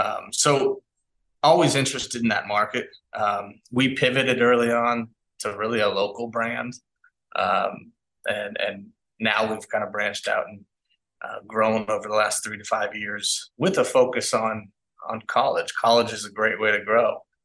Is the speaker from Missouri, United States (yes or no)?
yes; Kansas City, Missouri, United States; I collected old, whether it was, I'm from Kansas City. So 1985 Royals t-shirts